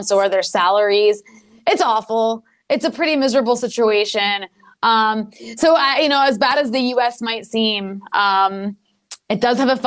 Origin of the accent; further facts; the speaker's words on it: United States; And as an American, it's funny. Lebanon's one of the only places I can actually travel.